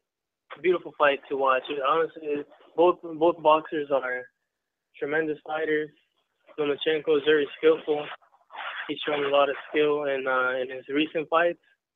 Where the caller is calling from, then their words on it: Dallas, Texas, United States; Calling from Dallas.